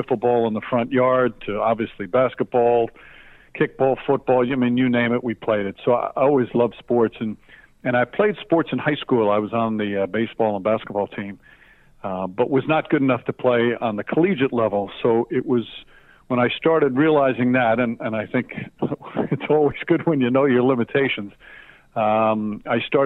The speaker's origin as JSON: {"language": "English", "town": "Yonkers", "region": "New York", "country": "United States", "tie": "born or raised there", "said": "Well, I grew up in Yonkers, New York, and for those who don't know the area, Yonkers is right on the border, where I grew up at least, of the Bronx. I was about 100 yards from the Bronx line"}